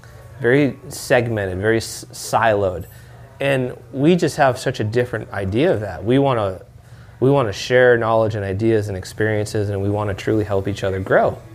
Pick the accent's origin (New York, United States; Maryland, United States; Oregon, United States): Oregon, United States; because I grew up in Oregon. So born and raised was a huge inspiration for me.